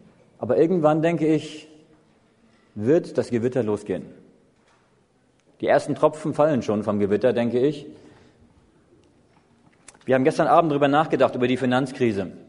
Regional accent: Hamburg, Germany; also born or lived in Schleswig-Holstein / Berlin; Ich bin geboren in Hamburg, in Norddeutschland, aufgewachsen auch in Hamburg, in Schleswig-Holstein, in Berlin teilweise.

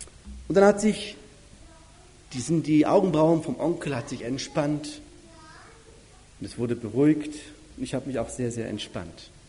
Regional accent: Southern Germany, Germany; Ich komme aus Süddeutschland nach Norddeutschland.

